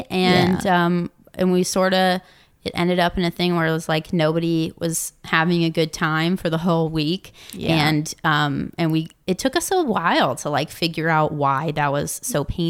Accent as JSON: {"language": "English", "region": "Indiana", "country": "United States"}